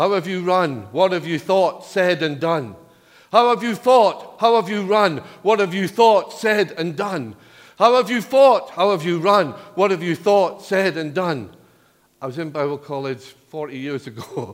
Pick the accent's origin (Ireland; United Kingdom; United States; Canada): United Kingdom; Edinburgh, Scotland; also born or lived in Cornwall; I grew up in Edinburgh.